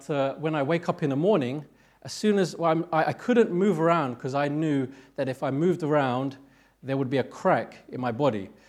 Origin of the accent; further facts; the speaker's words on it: London, United Kingdom; I grew up in Tottenham, in North London